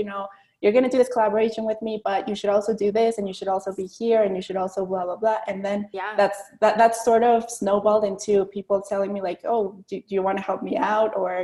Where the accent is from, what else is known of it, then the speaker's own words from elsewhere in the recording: San Luis Potosí, Mexico; English is a second language; also born or lived in Michigan, United States; I'm tuning in from Mexico. I'm from Mexico and I live in San Luis Potosí, and it's very sunny here.